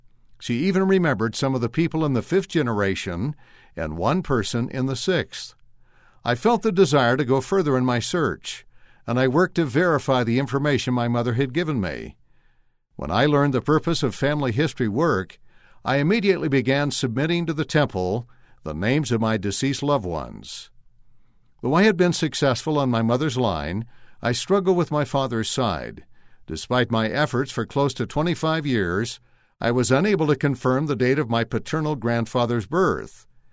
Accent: London, Ontario, Canada; in my hometown of London, Ontario.

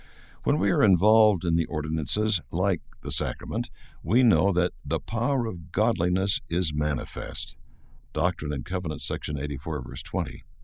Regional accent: Taranto, Apulia, Italy; I was living in my hometown of Taranto, Italy.

